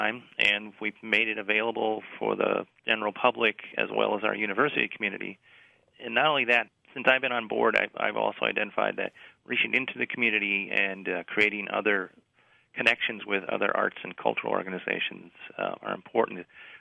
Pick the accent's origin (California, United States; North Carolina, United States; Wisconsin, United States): Wisconsin, United States; Milwaukee; I'm originally from Milwaukee. Lived in Wisconsin on the Mississippi River for a while.